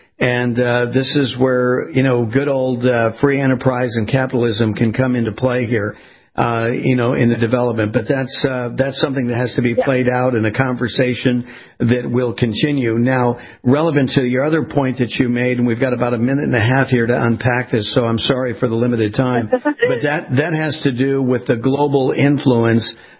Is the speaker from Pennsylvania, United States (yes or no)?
no; California, United States; I remember as a kid growing up on the West Coast, and every time we went into the city, into L.A. and that sort of thing for baseball games